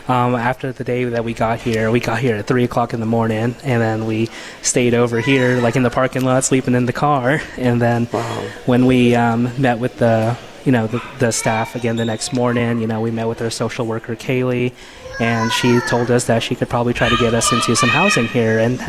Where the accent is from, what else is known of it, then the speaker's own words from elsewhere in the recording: West Monroe, Louisiana, United States; We're from West Monroe, Louisiana.